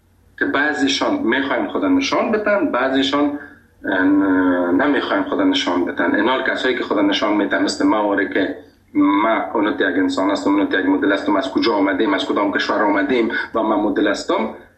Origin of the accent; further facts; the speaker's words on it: Afghanistan; گفتم خودت از کجا هستی؟ گفتم از افغانستان.